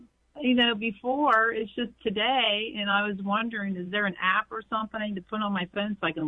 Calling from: Cincinnati, Ohio, United States; Yep, Cincinnati, Ohio.

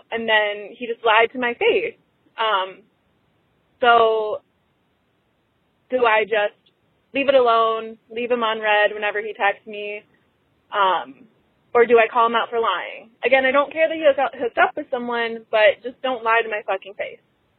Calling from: Chicago, Illinois, United States; I'm 26. I'm calling from Chicago.

